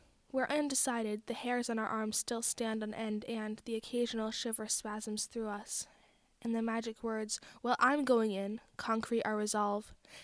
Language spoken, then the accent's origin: English; Johnson, Vermont, United States; I'm 14 years old, and I'm from Johnson, Vermont.